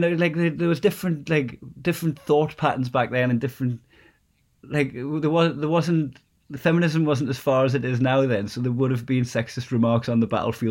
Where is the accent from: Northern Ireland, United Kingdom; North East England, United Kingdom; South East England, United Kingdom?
North East England, United Kingdom; Newcastle; What would happen is in working class places, namely my hometown, it would, like in Newcastle and that, it would go down well.